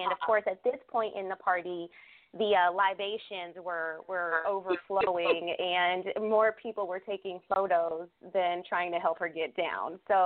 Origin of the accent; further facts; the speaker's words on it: New Hampshire, United States; now in Jacksonville, United States; Originally I'm from New Hampshire, but I've lived in Jacksonville, Florida for quite some time.